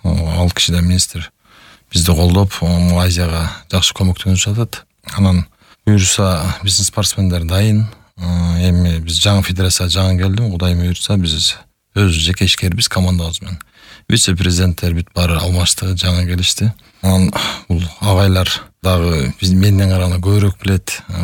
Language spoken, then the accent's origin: Kyrgyz; Osh, Osh Region, Kyrgyzstan; born there; Мен кичинекей кезимден өзү Ошто төрөлөсү, Ош шаарына төрөлөскөн.